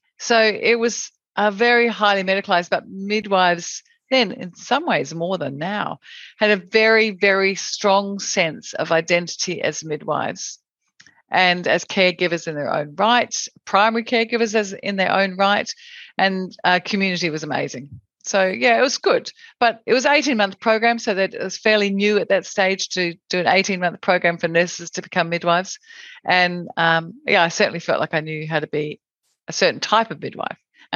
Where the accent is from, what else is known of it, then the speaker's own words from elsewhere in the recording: Adelaide, South Australia, Australia; So I grew up in Adelaide